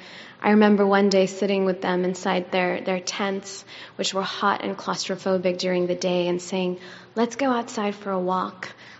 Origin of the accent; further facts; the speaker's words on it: Pakistan; But I was also growing up in Pakistan at a time when things were challenging in the country.